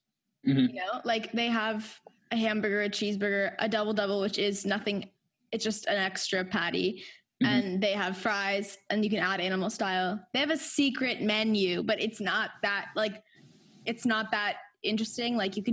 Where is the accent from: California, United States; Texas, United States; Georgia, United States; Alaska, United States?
California, United States; Like, I'm from California. I grew up on In-N-Out.